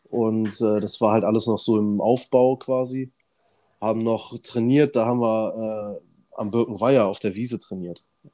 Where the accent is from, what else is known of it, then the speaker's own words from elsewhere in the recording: Solingen, North Rhine-Westphalia, Germany; now in Berlin, Germany; Also, ich bin jetzt 26, gebürtiger Solinger. Ja, genau. Geboren und aufgewachsen. Und jetzt gerade wohne ich in Berlin, auf jeden Fall.